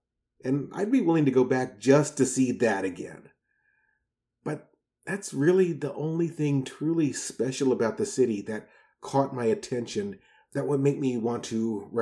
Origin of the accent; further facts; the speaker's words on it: Texas, United States; But now, it's time to talk about my home state of Texas.